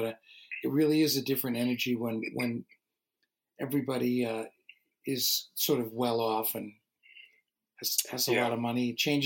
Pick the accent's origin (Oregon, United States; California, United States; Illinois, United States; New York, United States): New York, United States; New York City; now in Woodstock, United States; It. It's my home. I grew up in Brooklyn in a place that it just is not anywhere near.